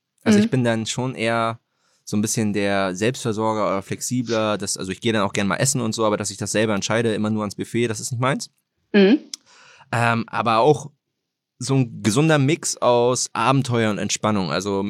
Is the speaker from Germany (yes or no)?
yes; Hamburg area, Germany; ich bin in Hamburg geboren, dann hier vor den Toren Hamburgs aufgewachsen, dann zum Studieren weg gewesen. Und jetzt bin ich seit fast 2 Jahren wieder hier